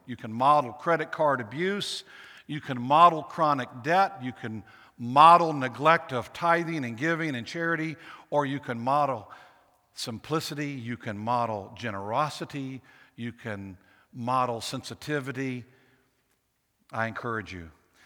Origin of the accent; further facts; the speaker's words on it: Accomack, Virginia, United States; You know, when I grew up on the Eastern Shore down in Accomack, Virginia, one of the oldest buildings from the 1600s, the first debtors' prison in America.